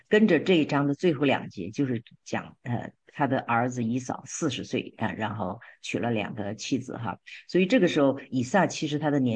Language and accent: Chinese; China; moved away as an adult; now in United States; 我是一个中国人，我成年以后来到美国打拼啊，我在这留下来了。